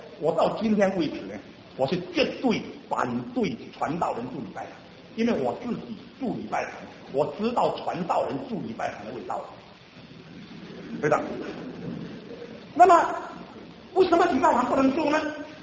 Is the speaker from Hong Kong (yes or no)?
no; Singapore; 我因为我是新加坡人